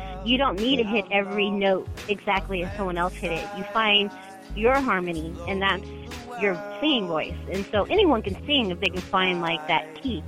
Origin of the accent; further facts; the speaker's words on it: San Bernardino, California, United States; I grew up in San Bernardino, and we would go to Redlands, too. So I'm from the IE, so I totally get what you're saying.